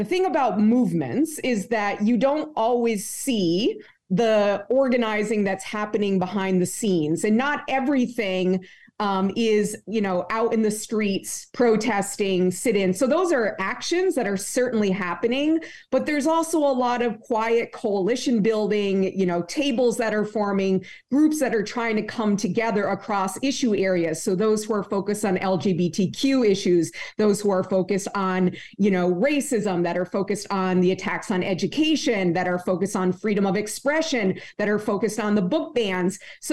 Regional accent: Vermont, United States; now in New York, United States; No, I was born and raised in Vermont. I'm calling you from New York.

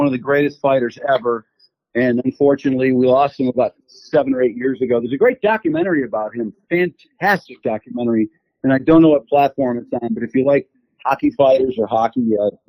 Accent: Chicago, Illinois, United States; And I grew up in Chicago, too

